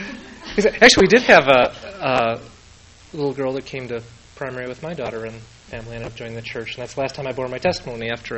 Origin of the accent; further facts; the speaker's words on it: Chicago, Illinois, United States; But for me, growing up in Chicago, I needed the church.